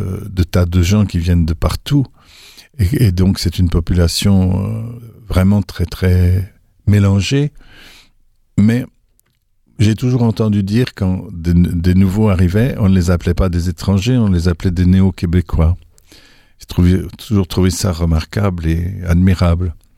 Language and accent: French; Belgium; now in France; moi, je suis belge. J'ai une culture qui me va bien, que j'ai pas envie de rejeter. Mais c'est pas pour ça que, par exemple, que je devrais devenir français parce que j'habite en France.